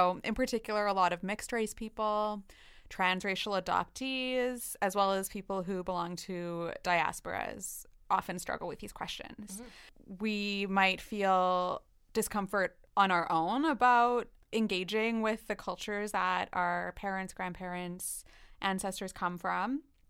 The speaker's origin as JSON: {"language": "English", "country": "Canada", "said": "I'm not, you know, Indian from India."}